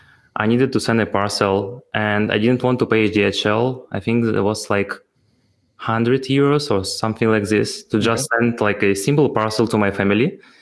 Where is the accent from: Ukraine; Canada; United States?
Ukraine; English is a second language; now in Berlin, Germany; Me myself, I'm coming from Ukraine. I do software development for the last 10 years. And I think in Berlin, I'm already for 3.5 years or four